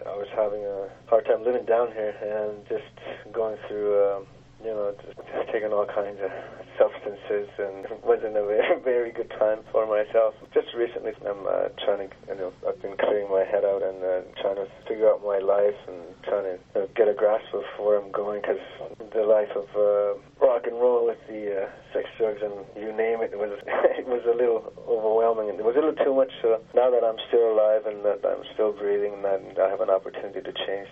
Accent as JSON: {"language": "English", "region": "Quebec", "country": "Canada", "tie": "born or raised there", "lives_now": "Montreal, Canada", "said": "So I grew up mostly in Hawkbeck in Ngava Bay and Gaiksoto, which is George River, and now living in Montreal."}